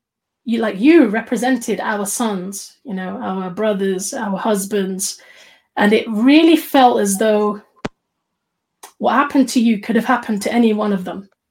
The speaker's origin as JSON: {"language": "English", "country": "United Kingdom", "tie": "born or raised there", "said": "growing up in Britain, I had a certain level of patriotism, you know, or sense of connection to Britain."}